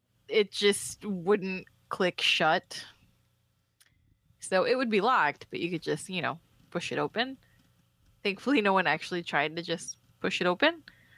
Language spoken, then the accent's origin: English; the South, United States; It's just where my mind defaults to, and maybe it's because I'm from the South, or maybe I'm just insensitive.